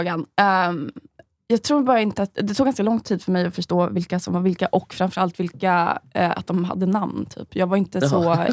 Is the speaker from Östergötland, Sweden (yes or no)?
yes; Norrköping, Östergötland, Sweden; Norrköping.